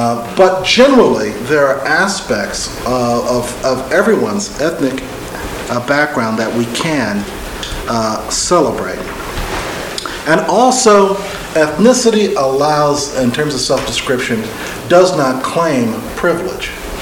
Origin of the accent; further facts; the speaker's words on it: Newark, New Jersey, United States; I grew up in the Northeast, in Newark, New Jersey. On my block where I grew up, we had some African Americans from the South in the house next door to us.